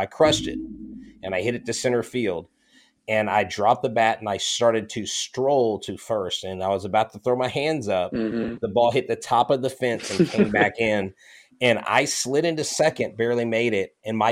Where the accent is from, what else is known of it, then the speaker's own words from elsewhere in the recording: Melbourne, Florida, United States; born there; I actually was born in Melbourne, Florida. My dad actually grew up there in Melbourne, Florida, went to Mel High.